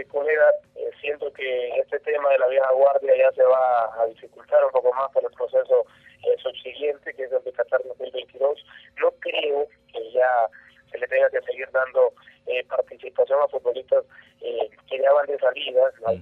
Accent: Honduras; como hondureño te digo que así pero sea

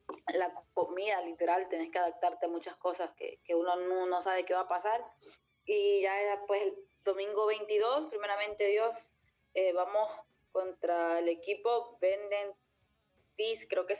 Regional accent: El Salvador; Como salvadoreña creo que ha sido un poco difícil adaptarme a muchas cosas nuevas.

